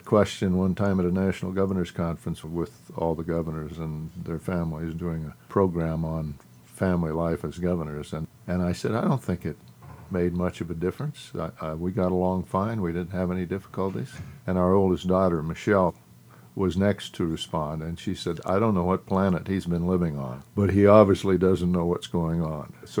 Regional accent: Douglas, Wyoming, United States; I was raised in Douglas, Wyoming. My father was a lawyer in Douglas.

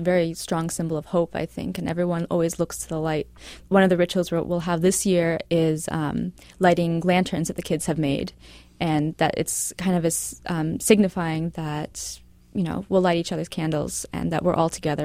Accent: United States; As growing up in America as a Palestinian American, I hadn't, I guess, been really exposed to Judaism or really any of that.

